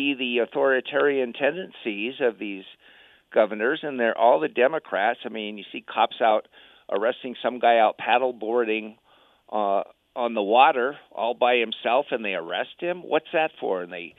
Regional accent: Reno, Nevada, United States; Actually, I grew up in Reno, went to Reno High, and graduated there in 72.

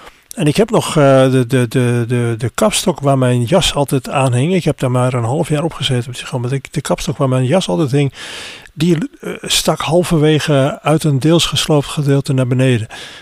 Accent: Assen, Drenthe, Netherlands; born there; de plaats waar ik geboren ben, Assen

